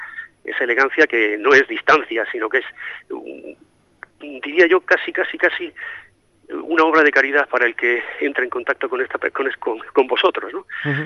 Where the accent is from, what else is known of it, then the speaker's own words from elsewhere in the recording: Madrid, Community of Madrid, Spain; also born or lived in Santomera; Yo soy natural de Santomera, aunque he vivido toda mi vida en Madrid.